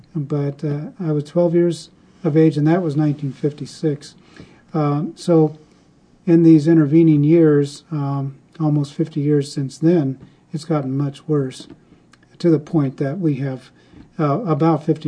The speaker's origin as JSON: {"language": "English", "town": "Fresno", "region": "California", "country": "United States", "tie": "born or raised there", "said": "I was born in Fresno and went through the public schools there, and really enjoyed my childhood and teenage years."}